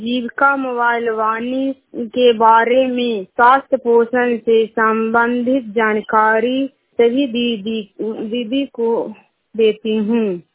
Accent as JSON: {"language": "Hindi", "town": "Porai", "region": "Bihar", "country": "India", "said": "PM Nalanda जिले के हरनौत प्रखंड के पोरय गांव के रहने वाली हूं।"}